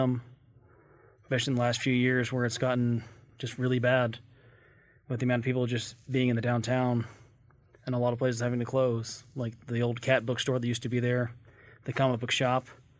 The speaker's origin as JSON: {"language": "English", "town": "Wilmington", "region": "Delaware", "country": "United States", "tie": "born or raised there", "said": "when I was growing up in Wilmington, when I was in high school, I tried to be more active then."}